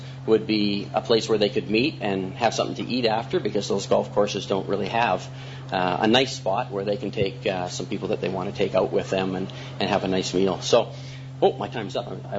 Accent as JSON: {"language": "English", "town": "Calgary", "region": "Alberta", "country": "Canada", "tie": "born or raised there", "said": "I grew up, was raised, and born and raised in Calgary"}